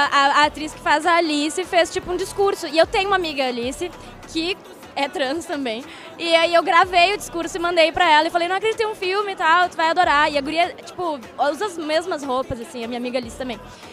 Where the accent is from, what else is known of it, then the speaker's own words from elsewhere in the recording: Porto Alegre, Rio Grande do Sul, Brazil; Porto Alegre.